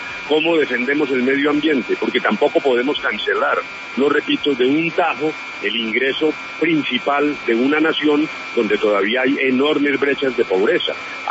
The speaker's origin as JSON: {"language": "Spanish", "country": "Colombia", "said": "somos colombianos, esta es una nación"}